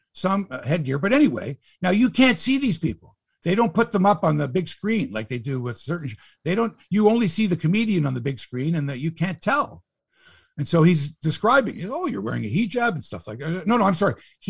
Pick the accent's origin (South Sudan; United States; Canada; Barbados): Canada; And as a Canadian, proud that our boys are young